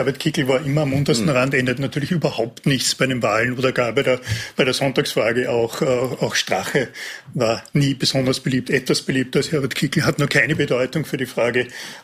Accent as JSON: {"language": "German", "town": "Ebensee", "region": "Upper Austria", "country": "Austria", "tie": "born or raised there", "said": "Und in meiner Heimatgemeinde Ebensee gibt es seit 2884 Jahren einen sozialdemokratischen Bürgermeister."}